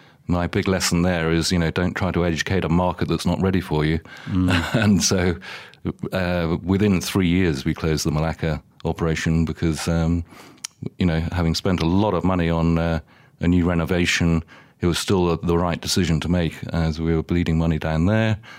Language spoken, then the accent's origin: English; South West England, United Kingdom; moved away as an adult; now in Malaysia; Well, I'm from Somerset, born and bred in the UK. But really, I'm Malaysian now. I've been here since 97.